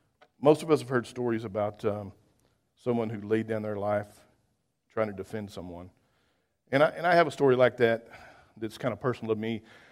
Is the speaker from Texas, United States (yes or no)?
yes; Texas, United States; And for some reason, being a Texan, we like that kind of victory.